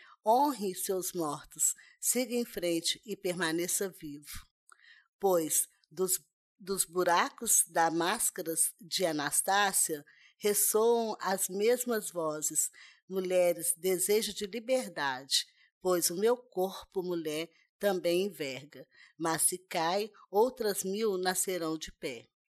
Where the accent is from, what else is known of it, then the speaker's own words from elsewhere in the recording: Belo Horizonte, Minas Gerais, Brazil; Sou do Quilombo Manso, aqui de Belo Horizonte, Minas Gerais.